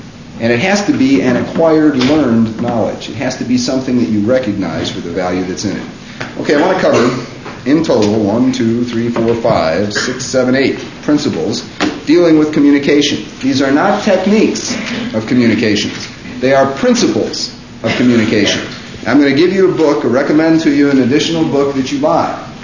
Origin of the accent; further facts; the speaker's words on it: Chicago, Illinois, United States; I come from Chicago.